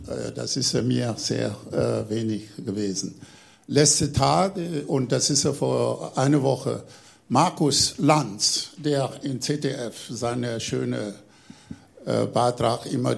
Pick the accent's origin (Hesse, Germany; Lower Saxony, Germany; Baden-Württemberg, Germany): Baden-Württemberg, Germany; Pforzheim; German is a second language; also born or lived in Cologne; ich komme aus Pforzheim. Ich denke, Pforzheim ist ein Nachbarn vom Stuttgart.